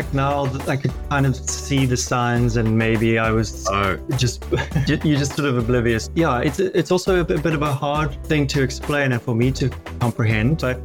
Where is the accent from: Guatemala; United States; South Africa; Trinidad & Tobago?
South Africa; White River, Mpumalanga; So I grew up in White River.